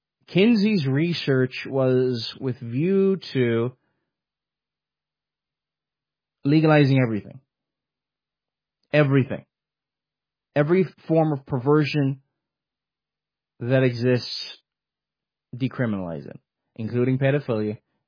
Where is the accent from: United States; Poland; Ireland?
Ireland; Cork, Munster; also born or lived in Dublin; places like I lived in Dublin before, the capital of the Republic, or I'm originally from Cork, you see people getting beaten up all the time